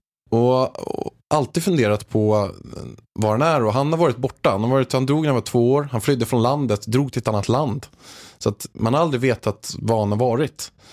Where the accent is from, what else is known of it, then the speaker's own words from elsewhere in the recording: Haninge, Stockholm County, Sweden; jag är uppväxt i Haninge i grunden, en förort utanför Stockholm. Med en lite halvstrulig uppväxt.